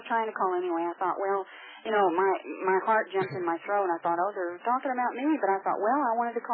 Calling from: Texas, United States; I'm calling from Texas

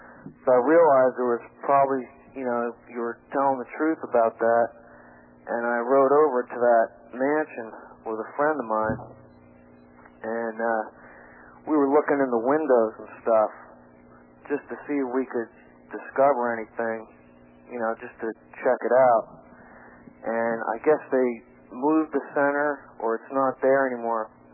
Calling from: Long Branch, New Jersey, United States; I'm from Long Branch, New Jersey.

